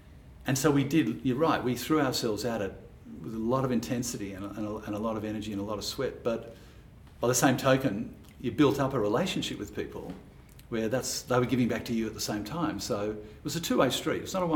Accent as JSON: {"language": "English", "town": "Sydney", "region": "New South Wales", "country": "Australia", "tie": "born or raised there", "said": "it's about my life when I was a kid as well, growing up in Sydney."}